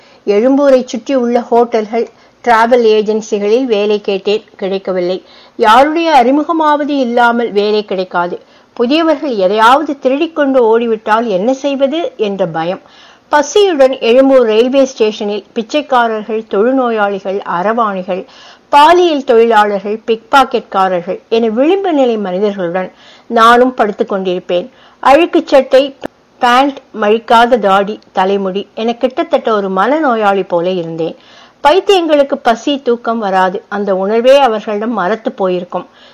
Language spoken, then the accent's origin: Tamil; Tiruchendur, Tamil Nadu, India; எனது சொந்த ஊர் திருச்செந்தூர். சாதாரணமான ஏழை குடும்பம். குடும்ப தொழில் சலவை தொழில்.